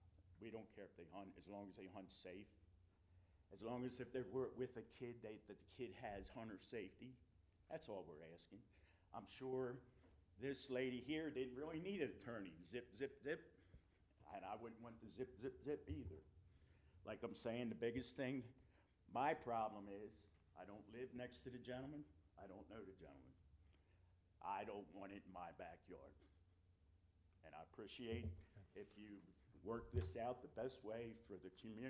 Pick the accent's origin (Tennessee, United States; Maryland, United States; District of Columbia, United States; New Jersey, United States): Maryland, United States; I'm from Baltimore County. I'm sure a lot of people here. I retired from General Motors there, and I come here and built a house.